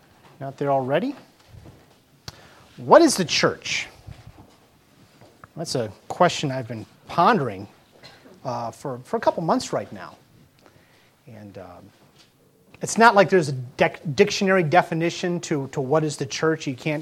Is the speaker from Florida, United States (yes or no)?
yes; Gibsonton, Florida, United States; The church that I grew up in Gibsonton, Florida, carnival capital of the world, I called my pastor Brother Mac.